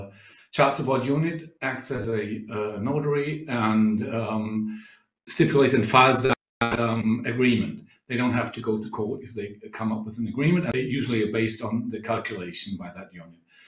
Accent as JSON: {"language": "English", "country": "Germany", "second_language": "English", "said": "And I'm from Germany, and I run a research institute for socio-legal studies."}